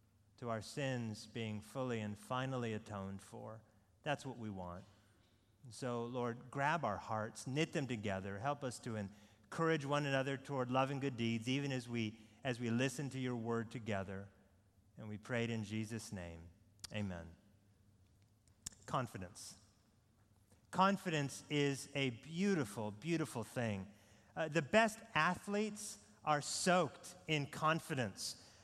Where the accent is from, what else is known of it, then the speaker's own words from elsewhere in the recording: Pacific Northwest, United States; now in Atlanta, United States; We are both from the Pacific Northwest.